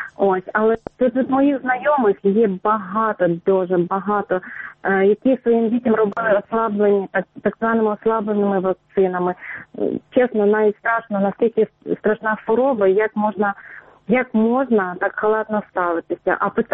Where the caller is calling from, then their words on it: Rivne, Rivne Oblast, Ukraine; я з міста Рівна. 78-го року народження, тобто я дитина Радянського Союзу